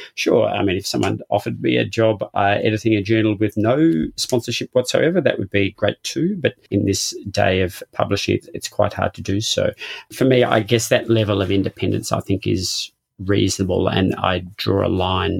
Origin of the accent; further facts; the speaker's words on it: Brisbane, Queensland, Australia; This will be my last podcast as a Queenslander for some time. So I am heading off to a rather small island in the Northern Territory for the upcoming years.